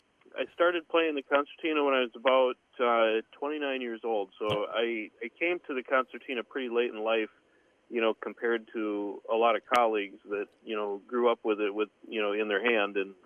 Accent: Mankato, Minnesota, United States; Born and raised in Mankato, Minnesota, which is, well, for the old-time folks on the program today, it's about 30 miles west of New Ulm.

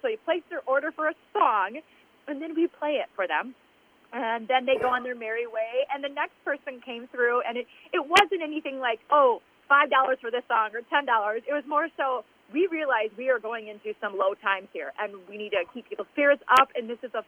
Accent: Iowa, United States; born there; So I was born in Iowa

